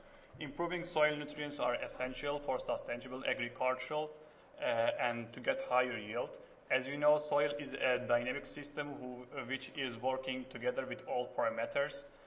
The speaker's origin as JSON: {"language": "English", "country": "Turkey", "second_language": "English", "moved": "as an adult", "lives_now": "United States", "said": "from Turkey. I am studying in the Department of Plant Science in South Dakota State University"}